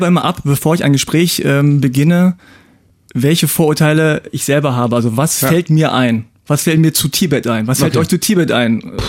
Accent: Hanover, Lower Saxony, Germany; ich bin ganz normal aufgewachsen in einer deutschen Vorstadt bei Hannover, in eine deutsche Schule gegangen, Kindergarten, all das ganz normal und sehe aber halt anders aus, nämlich wie ein Koreaner.

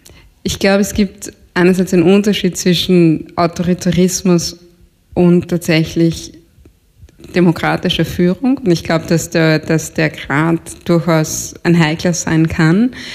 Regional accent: Austria; Nein, es gibt immer so, ich komme aus Österreich

